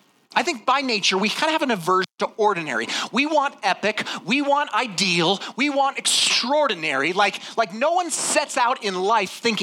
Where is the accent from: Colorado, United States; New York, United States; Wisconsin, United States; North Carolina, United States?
Colorado, United States; Colorado Springs; My brother, Matthew, we grew up in Colorado Springs, okay? So we grew up in the Springs.